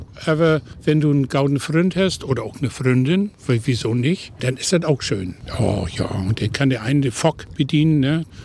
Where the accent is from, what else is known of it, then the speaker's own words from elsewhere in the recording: Bad Düben, Saxony, Germany; Bad Düben.